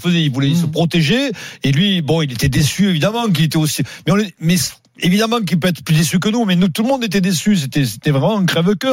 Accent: Cahors, Occitanie, France; born there; moi, je suis né à Cahors, dans la même clinique que mon oncle, on est cadurciens tous les deux.

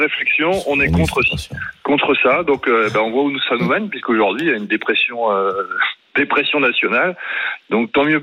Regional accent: France; en tant que Français

